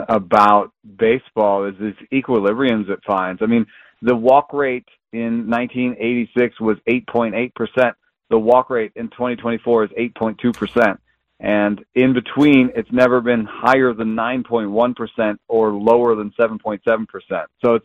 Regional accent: Atlanta, Georgia, United States; I grew up in Atlanta, and we had Jeff Blauser

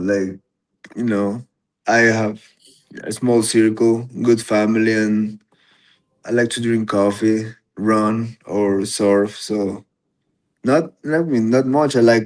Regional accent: Ecuador; I'm from Ecuador, so I know how things really are.

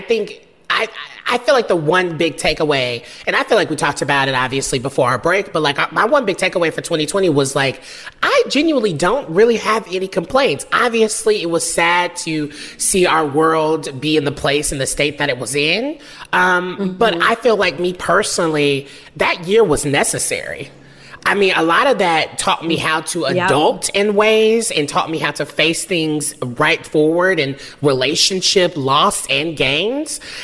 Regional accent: Nashville, Tennessee, United States; I'm from Nashville, honey.

